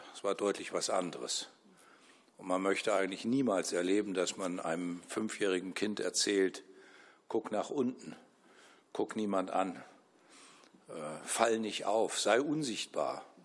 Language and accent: German; Erfurt, Thuringia, Germany; Erfurt ist meine Heimatstadt.